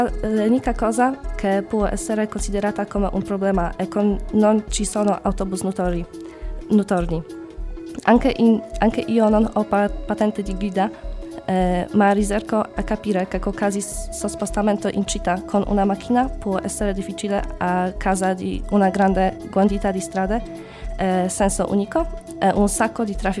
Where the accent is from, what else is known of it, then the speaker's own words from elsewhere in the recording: Poland; Italian is a second language; now in Cagliari, Italy; Vengo dalla Polonia.